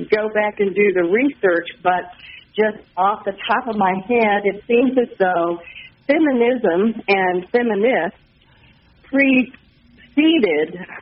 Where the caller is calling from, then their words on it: Kansas City, Missouri, United States; Hi, this is … I'm calling from South Kansas City.